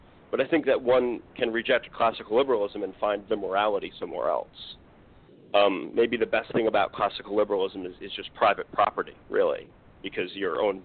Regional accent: New Jersey, United States; Yeah, I'm from North New Jersey. I live in a fairly normal suburban town. I went to public school.

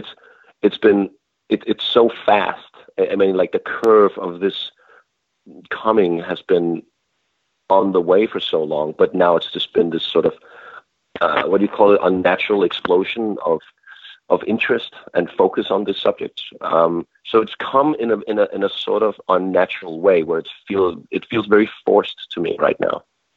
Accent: Denmark; English is a second language; I come from one of the most feminist progressive countries in the world. I come from Denmark and Scandinavia

